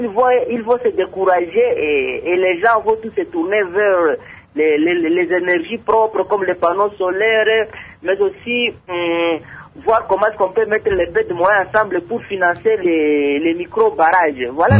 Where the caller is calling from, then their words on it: Butembo, North Kivu, DR Congo; J'ai dit, en fait, ici chez nous, à Butembo, nous sommes dans le Grand Nord, c'est une ville tellement commerciale.